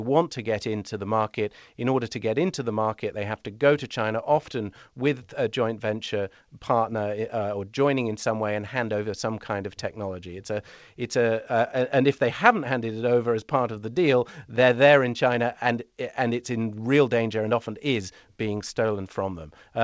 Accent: England, United Kingdom; as the Chinese like to point out, especially as an Englishman myself, you know, I'm not sure who I am to lecture anybody on colonialism.

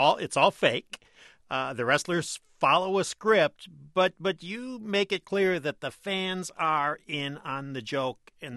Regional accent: Detroit, Michigan, United States; I grew up in Detroit. I thought of these guys as big national stars.

